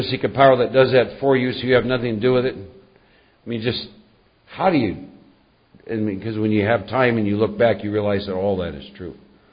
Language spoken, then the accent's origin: English; Iowa, United States; I was born and raised back in the Midwest. Back in Iowa, I was one of four boys.